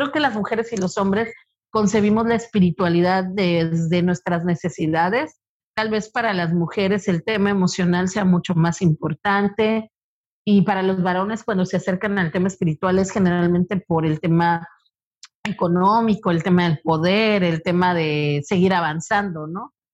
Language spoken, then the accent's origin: Spanish; Veracruz, Mexico; Yo soy originaria de Veracruz, Puerto, y en Veracruz esto es parte del folclore y de la cultura popular.